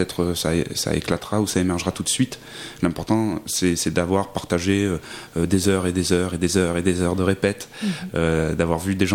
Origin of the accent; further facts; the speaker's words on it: Provence-Alpes-Côte d'Azur, France; Moi, je viens d'un petit village des Gorges du Verdon, donc il y a ce petit côté aussi retranché.